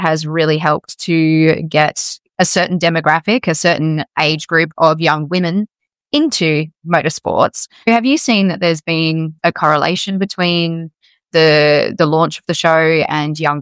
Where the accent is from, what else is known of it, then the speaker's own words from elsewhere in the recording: Bunbury, Western Australia, Australia; your post-Drive to Survive fan, and today I'm in my hometown of Bunbury in Western Australia.